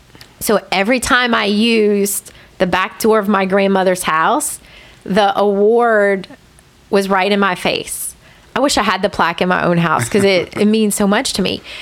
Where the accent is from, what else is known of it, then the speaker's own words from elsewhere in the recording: Texas, United States; born there; I was born in East Texas, and they taught and lived in East Texas.